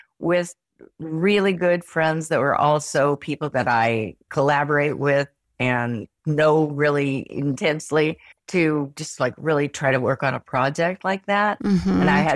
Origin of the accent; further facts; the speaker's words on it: Midwest, United States; accent: Midwestern; All of a sudden, my Midwestern accent came out.